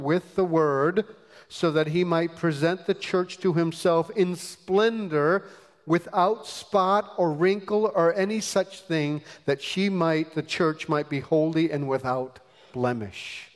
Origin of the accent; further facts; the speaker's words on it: Michigan, United States; I'm from Michigan.